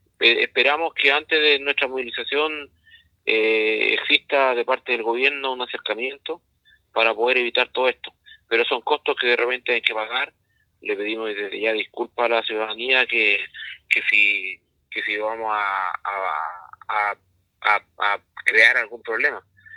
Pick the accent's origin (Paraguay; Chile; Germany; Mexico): Chile; por todo lo que nos afecta a todos como chilenos